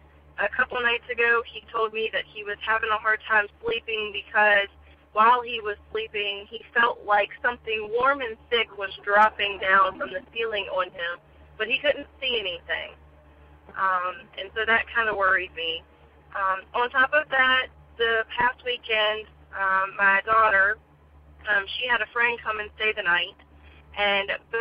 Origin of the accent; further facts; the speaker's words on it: Virginia, United States; by the way, and I'm from Virginia.